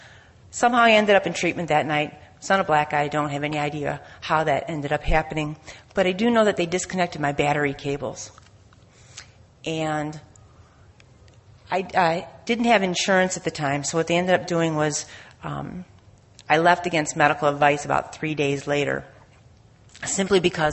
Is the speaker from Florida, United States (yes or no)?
yes; Wesley Chapel, Florida, United States; I'm from Wesley Chapel, Florida. My home group is Mad Dogs in Temple Terrace.